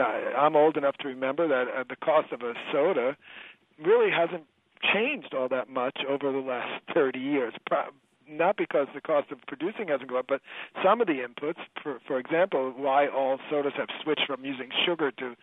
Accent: East Coast, United States; or soft drinks, what I call soda, because I'm from the East Coast, pop in the Midwest.

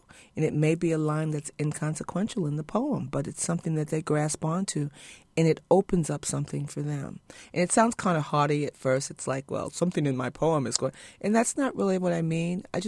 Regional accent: Chicago, Illinois, United States; I'm originally from Chicago, and so that people in Chicago would hear it and they, you know, talk about it.

